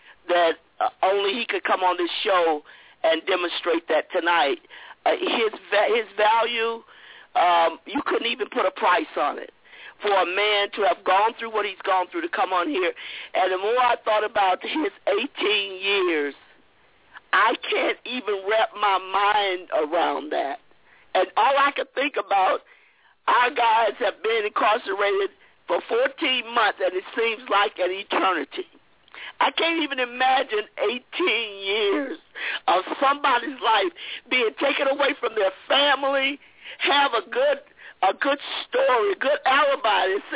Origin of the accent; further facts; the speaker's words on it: Colorado Springs, Colorado, United States; from Colorado Springs.